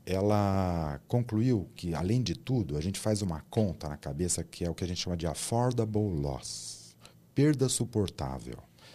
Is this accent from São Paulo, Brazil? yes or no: yes; Santo André, São Paulo, Brazil; morava sozinha, voltar a morar lá com os meus pais em Santo André, que é onde eu cresci, né? Aqui do lado de São Paulo.